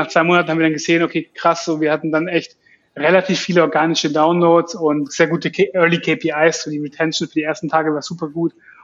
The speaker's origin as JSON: {"language": "German", "town": "Heidenheim", "region": "Baden-Württemberg", "country": "Germany", "said": "wir kommen eben, wie gesagt, aus Süddeutschland, jetzt ursprünglich alle aus Heidenheim tatsächlich."}